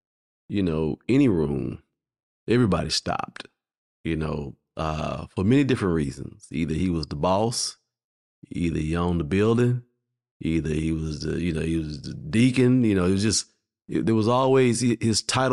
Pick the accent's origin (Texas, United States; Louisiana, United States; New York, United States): Texas, United States; Fort Worth; Well, I grew up in Fort Worth, Texas.